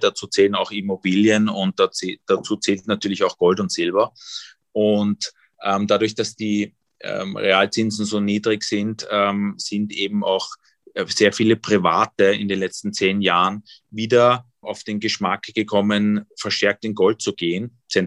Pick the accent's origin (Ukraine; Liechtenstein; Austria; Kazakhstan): Austria; Vienna; moved away; also born or lived in East Germany; Ich bin ja geboren in Ostdeutschland. In Ostdeutschland war Gold ein ganz besonders gefragtes Gut. Das war sogar mehr gefragt als die Westmark. Wer dort Gold hatte, er hat eigentlich alles bekommen. Und mein Vater war Wiener. Ich bin als Baby